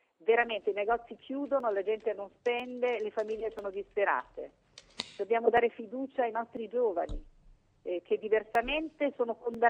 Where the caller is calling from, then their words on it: Veneto, Italy; In questo momento io le parlo da un Veneto che è sempre stato una regione traino dell'economia nazionale